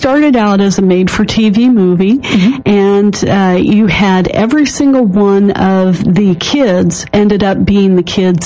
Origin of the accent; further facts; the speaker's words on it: Florida, United States; I was born and raised in Florida. So for the first 12 years of my life, we had that silver aluminum tree